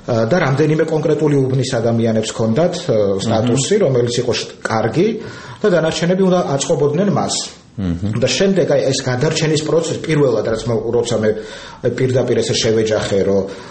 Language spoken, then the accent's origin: Georgian; Poti, Samegrelo-Zemo Svaneti, Georgia; moved away as an adult; now in Tbilisi, Georgia; მე ფოთიდან ჩამოვედი და ჩამოვარე თეატრალურ ინსტიტუტში 90-იან წლებში.